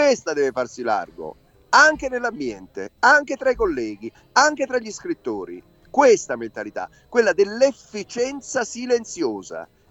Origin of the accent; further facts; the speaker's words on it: Naples, Campania, Italy; lo dico da napoletano orgoglioso